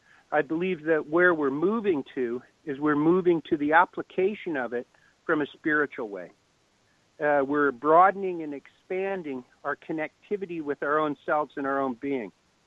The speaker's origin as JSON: {"language": "English", "town": "Kelowna", "region": "British Columbia", "country": "Canada", "tie": "born or raised there", "also_born_or_lived": "Southern California", "said": "up from Southern California, where I was living and where I'd been educated, and I came back up to my hometown of Kelowna, and I walked inside a grade 3 classroom to teach my first class."}